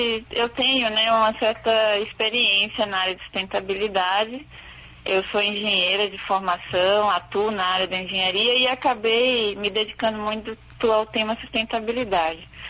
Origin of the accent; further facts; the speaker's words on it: Ilhéus, Bahia, Brazil; participava de concursos na minha cidade, no interior da Bahia, Ilhéus, que eu sou de Ilhéus.